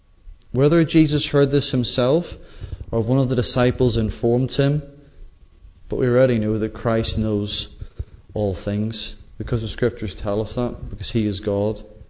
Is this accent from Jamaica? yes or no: no; Northern Ireland, United Kingdom; I know when we come from Northern Ireland, there's quite a lot there, like things that you hold on to.